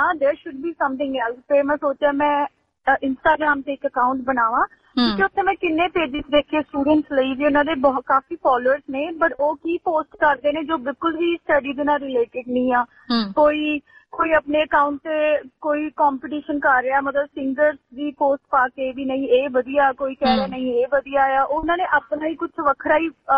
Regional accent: Amritsar, Punjab, India; ਮੈਂ ਸ਼ਹਿਰ ਅੰਮ੍ਰਿਤਸਰ ਤੋਂ ਹਾਂ, ਪੰਜਾਬ ਤੋਂ

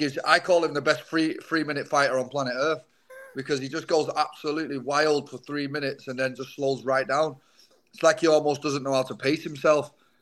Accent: Manchester, North West England, United Kingdom; growing up in England and Manchester

